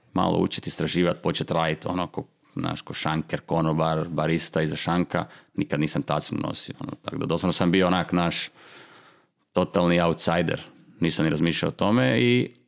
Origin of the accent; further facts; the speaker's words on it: Zagreb, City of Zagreb, Croatia; rođen sam u Zagrebu, živim u Zagrebu, volim Zagreb